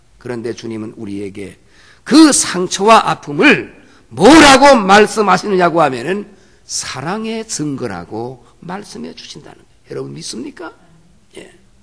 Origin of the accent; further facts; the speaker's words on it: Busan, South Korea; 내가 얼마 전에 우리 고향 부산 그래도 동네 온천장에 있는